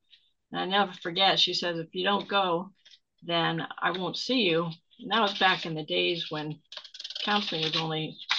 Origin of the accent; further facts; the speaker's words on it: Glendora, California, United States; I grew up in Glendora, but knew nothing about OA until years later.